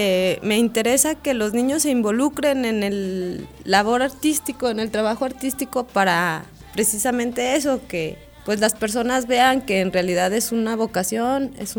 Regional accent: Durango, Mexico; yo soy de aquí de Durango.

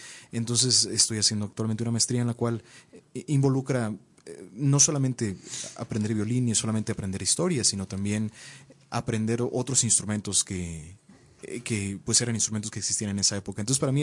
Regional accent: Durango, Mexico; born there; Yo les dije, no soy de Ciudad de México. Tengo la fortuna de haber nacido en Durango.

